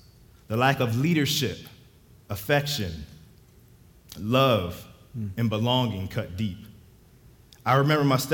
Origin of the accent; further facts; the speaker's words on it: Edgewood, Maryland, United States; also born or lived in Havre de Grace; I was born in Havre de Grace, Maryland, but raised in Edgewood with my older brother, Tavis, by my mom and eventual stepfather.